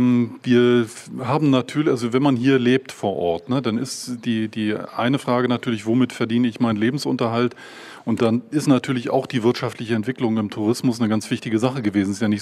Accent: Greifswald, Mecklenburg-Vorpommern, Germany; born there; now in Rügen, Germany; Also ich bin in Greifswald geboren und lebe jetzt auf Rügen.

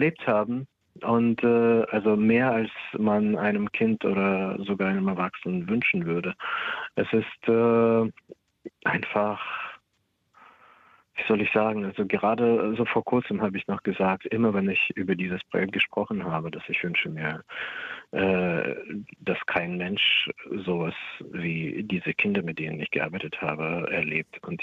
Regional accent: Kharkiv, Kharkiv Oblast, Ukraine; German is a second language; now in Germany; habe noch Familie in Kharkiv in der Ostukraine, wo ich herkomme, wo ich bis 1995 gelebt habe.

